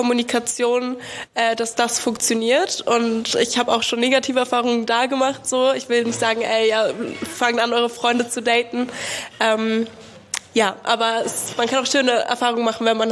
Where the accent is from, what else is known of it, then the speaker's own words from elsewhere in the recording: Berlin, Germany; Also ich bin in Berlin aufgewachsen